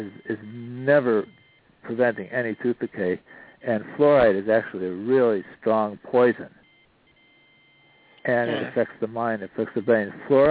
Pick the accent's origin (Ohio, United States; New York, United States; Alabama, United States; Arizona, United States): Ohio, United States; Cleveland; Dr. Weston Price, who is a dentist, actually from my hometown, Cleveland, Ohio.